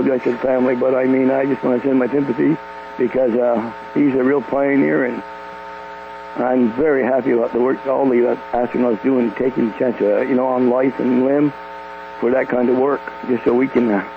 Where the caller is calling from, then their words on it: Kelvin, Quebec, Canada; Kelvin, Quebec.